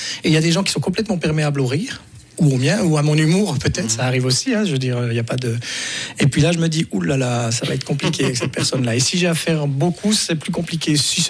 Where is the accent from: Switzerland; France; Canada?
Switzerland; Jura; moved away as an adult; now in Lausanne, Switzerland; c'est quelque chose que j'ai découvert quand je suis parti, des Franches, il y a maintenant une vingtaine d'années. Je faisais du théâtre à Montfaucon où on se marrait